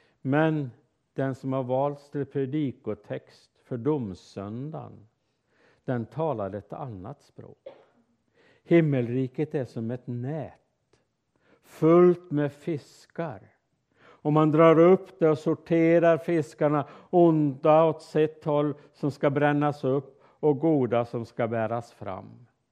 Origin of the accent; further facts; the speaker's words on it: Älvros, Jämtland County, Sweden; så var vi uppe i Härjedalen, där jag kommer ifrån. Ett gäng, vi var mellan 10 och 15 ungdomar från de olika kyrkorna. De flesta ifrån Sveg och min hemby Älvros.